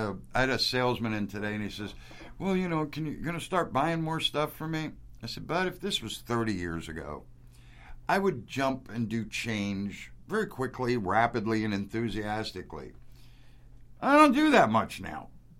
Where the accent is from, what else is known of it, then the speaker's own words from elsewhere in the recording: Midwest, United States; But I'm from the Midwest, grew up eating Wonder Bread.